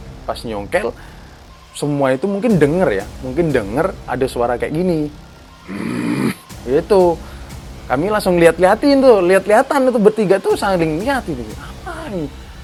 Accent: Java, Indonesia; karena daerah saya di Jawa nggak ada babi ya.

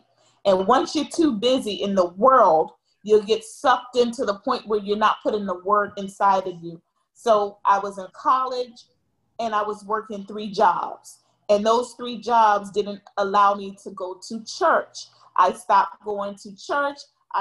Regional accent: Miami, Florida, United States; also born or lived in Bronx, New York; So I was born in the inner city of, I was born in Bronx, but raised in the inner city of Miami, Florida.

